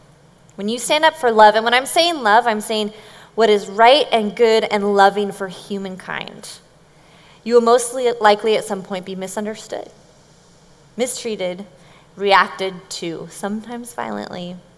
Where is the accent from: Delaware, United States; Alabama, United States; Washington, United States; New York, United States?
Washington, United States; Bellevue; I grew up in Bellevue and went to Bellevue High School, I'm telling you.